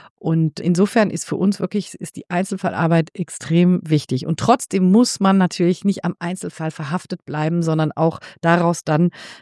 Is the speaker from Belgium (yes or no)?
no; Geneva, Switzerland; born there; Also ich bin ja in Genf geboren. Meine Eltern haben in Genf gelebt.